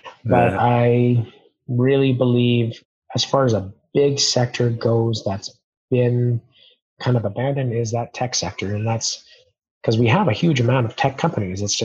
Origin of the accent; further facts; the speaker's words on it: Calgary, Alberta, Canada; being a born and raised in Calgary, my parents weren't both born and raised in Calgary. My mom was, but my dad was born in BC.